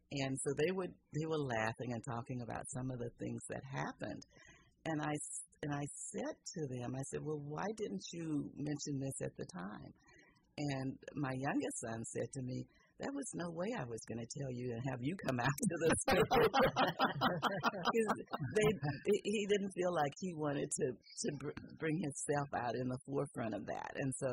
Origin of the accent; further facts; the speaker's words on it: Shreveport, Louisiana, United States; also born or lived in Oakland; now in Petaluma, United States; But I was brought up in Shreveport, Louisiana. So I was brought up in the South, but I was born in Oakland, California.